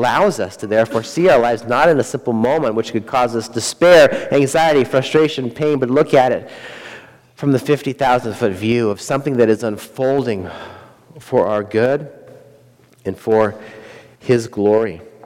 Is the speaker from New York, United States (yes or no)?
no; Montana, United States; I grew up in Montana, and I am afraid of those who can kill the body. They are in my backyard every summer when I go home.